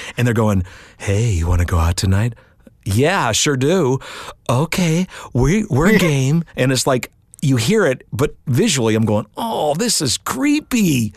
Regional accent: Chicago, Illinois, United States; also born or lived in Los Angeles; I grew up in the Chicagoland. I grew up all across the country, but Chicago's my home base

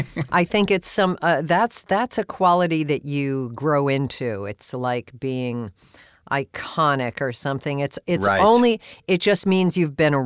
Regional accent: Florida, United States; moved away as an adult; now in Los Angeles, United States; when I moved to Los Angeles, I was a disc jockey and I came from South Florida.

